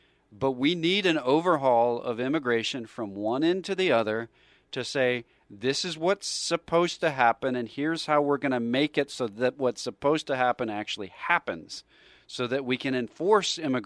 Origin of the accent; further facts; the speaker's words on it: United States; Well, because I'm an American.